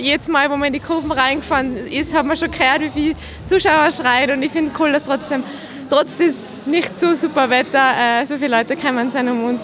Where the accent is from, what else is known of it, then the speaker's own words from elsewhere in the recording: Tyrol, Austria; vor allem ich bin eine Tirolerin daheim